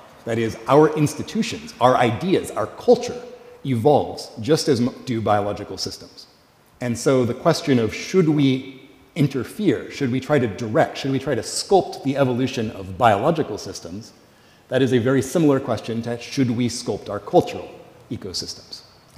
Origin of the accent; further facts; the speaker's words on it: West Coast, United States; That is, I'm from the West Coast. We have earthquakes.